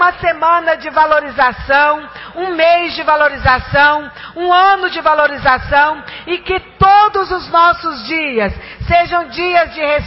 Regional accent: Brazil; E nós, como brasileiros, não podemos de forma nenhuma nos considerarmos brancos, mas nós temos um sangue negro e um sangue que nos orgulha muito, porque foi o sangue que ajudou a construir o nosso país

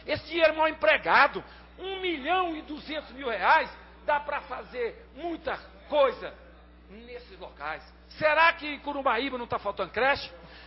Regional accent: Brazil; que eu sou brasileiro.

